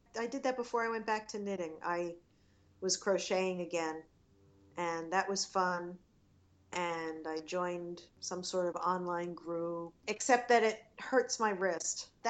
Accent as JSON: {"language": "English", "town": "Long Island", "region": "New York", "country": "United States", "said": "He's from Long Island. We're both from Long Island. We actually lived about 20 minutes apart."}